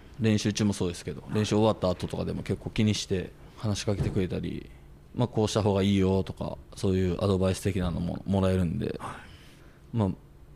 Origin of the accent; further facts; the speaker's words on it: Kyoto, Japan; ちょっとなんか地元京都なんですけど